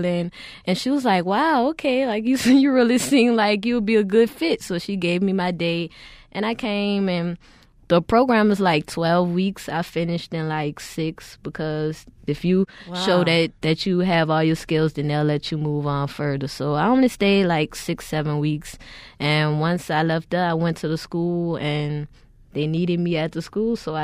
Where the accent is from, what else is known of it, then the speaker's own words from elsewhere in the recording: New Orleans, Louisiana, United States; also born or lived in Texas, United States; Pretty much, I'm an uptown girl. Born and raised in New Orleans, 21 years. The only year that I left was for the hurricane, and that was to live in Texas, and then we immediately came back.